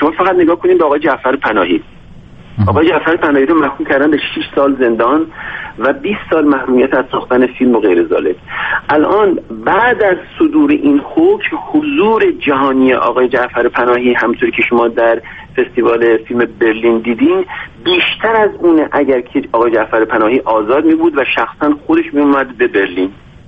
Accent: Iran; moved away; ماهای ایرانیایی که خارج از ایران هستیم

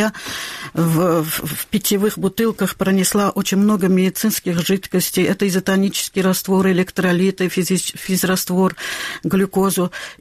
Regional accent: Crimea, Ukraine; я из Крыма, мать двоих политических заключенных

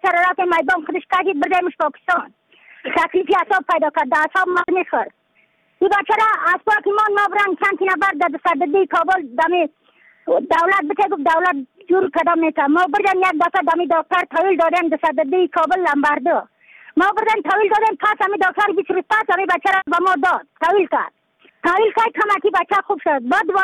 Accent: Badakhshan, Afghanistan; از بدخشان هستم، مرکز بدخشان ولسوالی اکل پایان.

